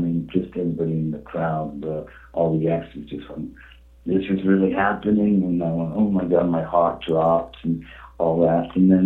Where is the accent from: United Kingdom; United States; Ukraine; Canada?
United Kingdom; England; being English, he was kind of cold, so to speak, when we're English.